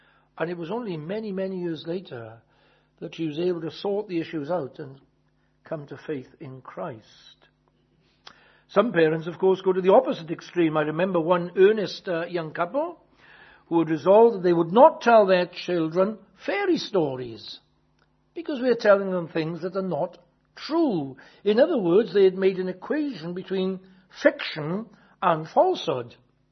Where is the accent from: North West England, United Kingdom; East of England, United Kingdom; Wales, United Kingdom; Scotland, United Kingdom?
Wales, United Kingdom; I'm from South Wales.